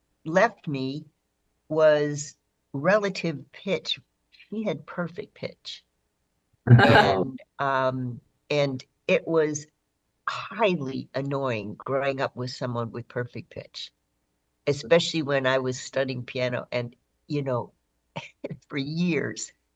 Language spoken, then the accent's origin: English; Illinois, United States; Well, I grew up in outside of Chicago, as you know, Stephen.